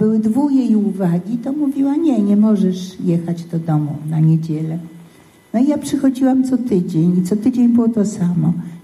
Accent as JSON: {"language": "Polish", "town": "Michalin", "region": "Masovian Voivodeship", "country": "Poland", "tie": "born or raised there", "said": "złapała dziecko i wyjechała pod Warszawę do Michalina i dlatego ja tam spędziłam dzieciństwo."}